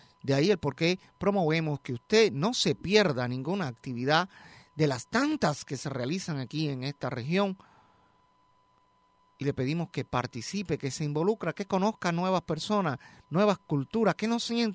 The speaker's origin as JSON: {"language": "Spanish", "country": "Cuba", "said": "Por lo tanto, señores, disfrute quien usted es. Somos cubanos"}